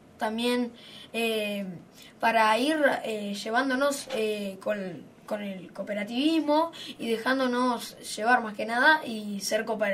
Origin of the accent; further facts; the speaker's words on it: La Pampa, Argentina; nosotros como somos de La Pampa, fuimos a un viaje a Santiago del Estero